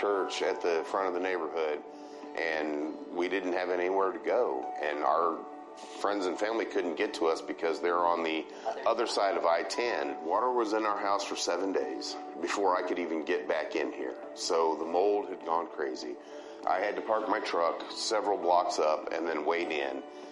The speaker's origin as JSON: {"language": "English", "region": "Texas", "country": "United States", "said": "I'm a nobody from Texas."}